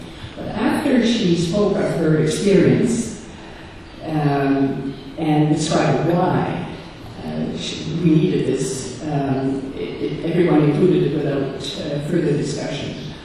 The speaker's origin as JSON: {"language": "English", "region": "Quebec", "country": "Canada", "second_language": "English", "said": "I'm from Canada, from Quebec. The discourse in my part of the world is rather, what we get yes to mention, is secularism."}